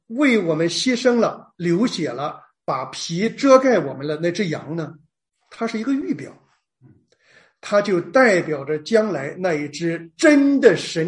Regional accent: China; 我们中国人的天堂天坛啊，你看到北京天坛的时候

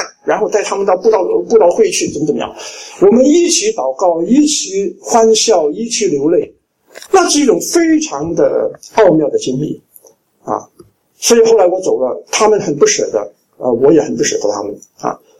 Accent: Hong Kong; 我说我不是到香港去，我是回到香港去。

